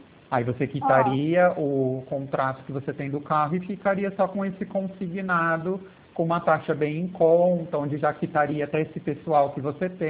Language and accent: Portuguese; Pirassununga, São Paulo, Brazil; Eu sou de Pirassununga, é isso.